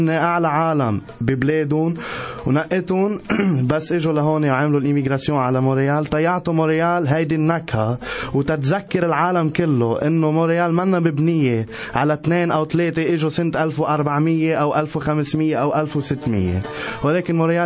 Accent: Canada; also born or lived in Lebanon; Je suis un Canadien, mais qui a des origines libanaises. J'ai passé la plupart de ma vie au Liban, dans une école américaine, et puis je passais mes étés ici

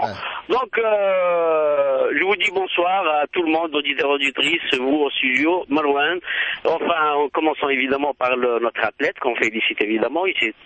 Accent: Canada; C'est une question que je pose tout simplement, en tant que Canadien.

